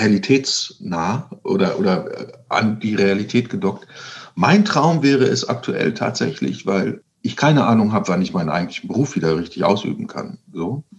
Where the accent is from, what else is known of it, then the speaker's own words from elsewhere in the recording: Lower Saxony, Germany; weil ich einen Großteil meiner Kindheit im Norden verbracht habe, in Ostfriesland.